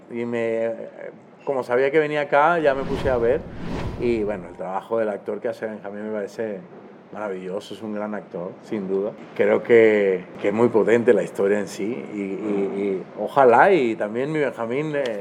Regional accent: Venezuela; Yo soy venezolano

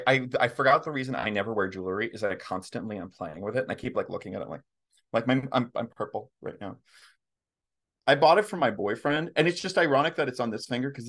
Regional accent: Berlin, New Mexico, United States; So I grew up in Berlin, which is 50 miles south of Albuquerque.

